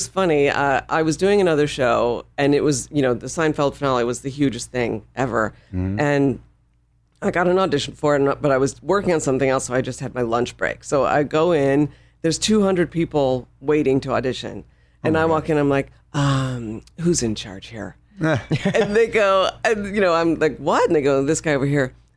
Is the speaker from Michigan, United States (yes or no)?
no; Chicago, Illinois, United States